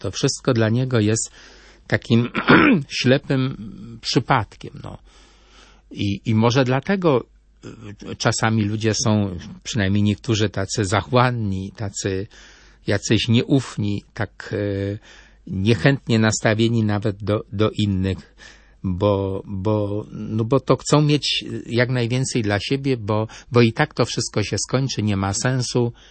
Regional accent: Bestwina, Silesian Voivodeship, Poland; Pochodzę z Bestwiny pod Bielskiem

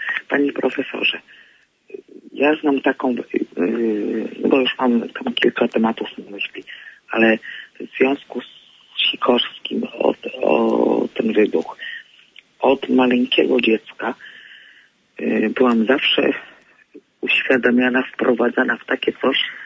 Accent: Gdańsk, Pomeranian Voivodeship, Poland; Ja jestem z Gdańska.

